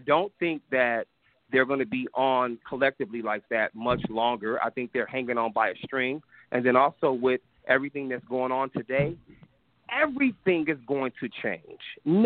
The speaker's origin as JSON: {"language": "English", "town": "Hollywood", "region": "California", "country": "United States", "said": "I come from Hollywood. I know what's up."}